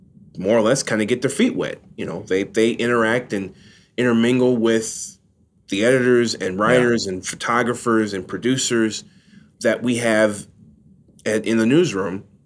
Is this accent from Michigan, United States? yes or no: yes; Detroit, Michigan, United States; that thirst for knowledge on the teams that I grew up following here in Detroit has not gone away, quite frankly.